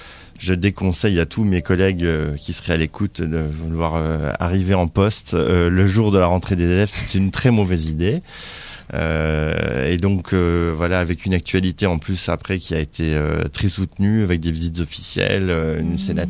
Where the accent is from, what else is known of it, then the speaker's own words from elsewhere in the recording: Nancy, Grand Est, France; en France, à Nancy, en Lorraine, donc ma ville natale.